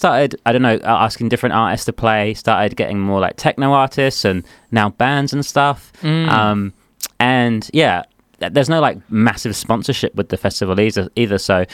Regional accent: South East England, United Kingdom; I'm from Kent. Right, in the UK.

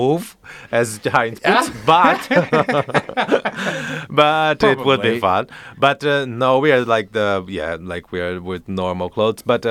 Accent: Brazil; I'm from Brazil, actually. Live in Brazil, and half of the crew that will be there available, it's also from Brazil.

